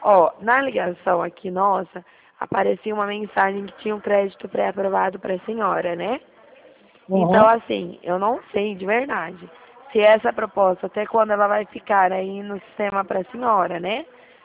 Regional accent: Dracena, São Paulo, Brazil; aqui eu sou de Dracena

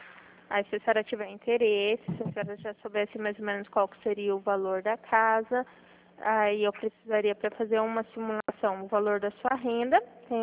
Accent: Dourados, Mato Grosso do Sul, Brazil; Melhor ainda, eu sou daqui de Dourados.

